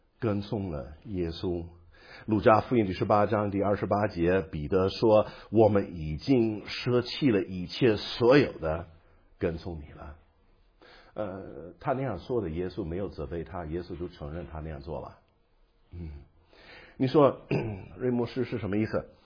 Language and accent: Chinese; United States; Chinese is a second language; 我是美国的农民，在美国的农村长大啊